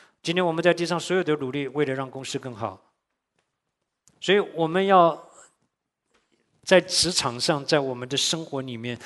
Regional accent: Shandong, China; 我说都是我们山东人爱吃的啊

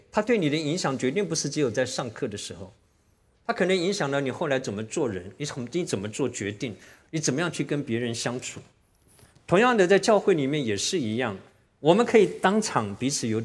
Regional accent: Taiwan; 我至少我在台湾长大的那么多年来

